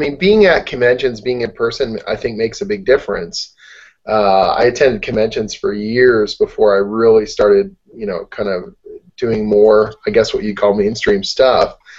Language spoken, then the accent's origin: English; Oshawa, Ontario, Canada; now in Toronto, Canada; I'm living in Toronto, Canada, up here in Ontario, and I grew up about maybe an hour and a half away from here in a little city called Oshawa.